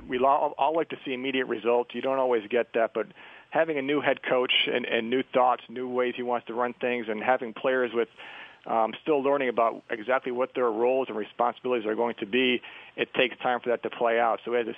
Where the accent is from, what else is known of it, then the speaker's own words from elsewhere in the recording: Buffalo, New York, United States; that's the way I am with my hometown. I love it there. I'm still a Bills fan as long as it doesn't affect us.